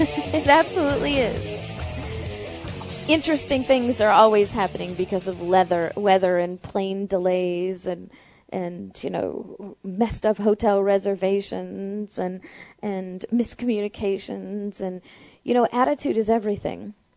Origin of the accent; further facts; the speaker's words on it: St. Louis, Missouri, United States; Now, I grew up in St. Louis. I'm no stranger to driving in the snow